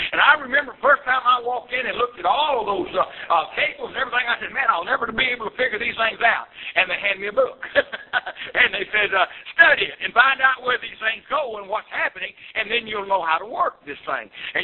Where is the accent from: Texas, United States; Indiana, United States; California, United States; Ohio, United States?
Texas, United States; born there; I went back to that, I played in Marshall, Texas. I'm a Texan by birth.